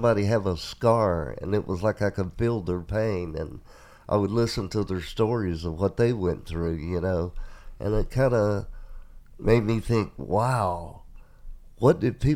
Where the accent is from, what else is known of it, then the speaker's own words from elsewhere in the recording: Virginia, United States; moved away; I grew up in Virginia, and there wasn't a lot of jobs down there. I worked in the log woods cutting trees. I worked for farmers in tobacco. And then when I moved to... Ohio, I started a business of my own